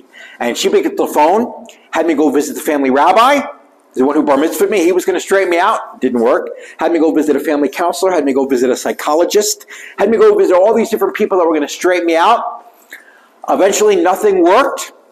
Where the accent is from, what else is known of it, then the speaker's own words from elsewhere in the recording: New York City, New York, United States; born there; My father came from Israel to the USA, so I was born in the Second Holy Land, New York City. I grew up in a Jewish family, never went to church in my life growing up.